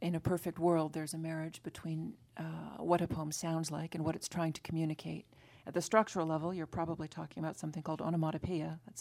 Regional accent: Los Angeles, California, United States; also born or lived in Europe; now in Hope, United States; Well, I came straight from Los Angeles to Michigan. I spent a couple of years living in Europe

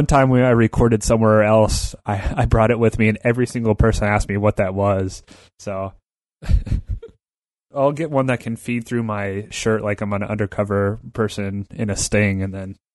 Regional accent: Indiana, United States; This comes from my home state of Indiana

